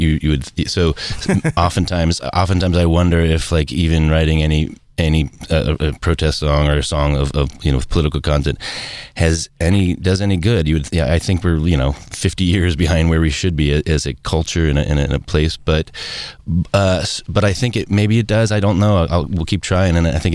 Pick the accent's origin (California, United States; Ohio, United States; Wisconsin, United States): Ohio, United States; Cincinnati; I come from Cincinnati, half of my family at least